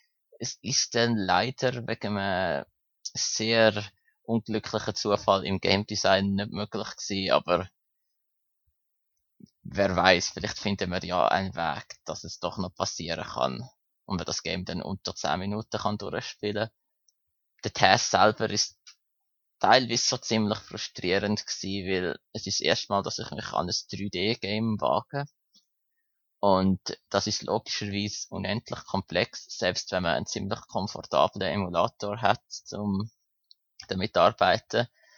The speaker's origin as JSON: {"language": "German", "country": "Switzerland", "accent": "Swiss", "said": "an meinem tollen schweizerischen Akzent, wenn ich Hochdeutsch versuche zu reden"}